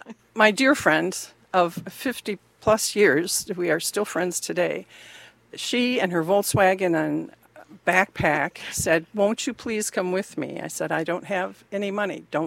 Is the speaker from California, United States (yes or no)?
no; Royal Oak, Michigan, United States; also born or lived in Detroit; I was born in Detroit, and I grew up in Royal Oak, Michigan, and graduated from Troy High when my parents moved.